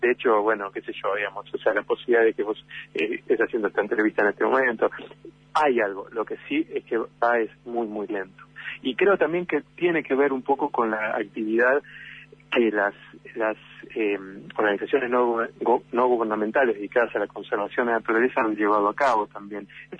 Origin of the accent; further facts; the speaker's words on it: Buenos Aires, Argentina; now in Puerto Madryn, Argentina; yo soy de Buenos Aires, soy una gran ciudad, ¿no? Viviendo en Puerto Madryn de hace tiempo, pero soy de una gran ciudad.